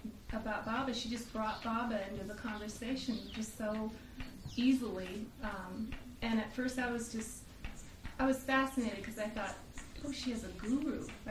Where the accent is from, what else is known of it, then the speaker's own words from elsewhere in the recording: Colorado, United States; Colorado.